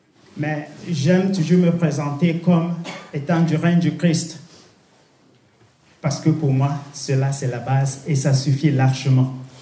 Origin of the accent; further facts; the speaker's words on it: Cameroon; first language Amso; French is a second language; Alors, d'origine camerounaise, je suis de base de langue. Ma première langue, c'est l'amso. Bien. Et puis j'ai appris l'anglais à l'école et ensuite le français.